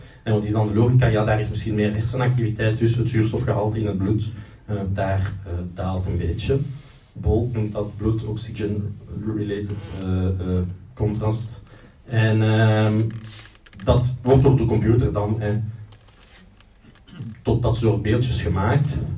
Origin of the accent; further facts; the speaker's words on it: Sint-Anna-Pede, Flanders, Belgium; born there; het kerkje van mijn geboortedorp, Sint Annabede.